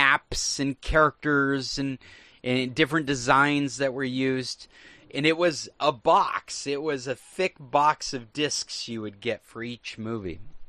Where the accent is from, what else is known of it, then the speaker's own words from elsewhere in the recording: Anchorage, Alaska, United States; growing up in Anchorage, which is central Alaska, my fond memories are going to school in the dark and getting out of school in the dark.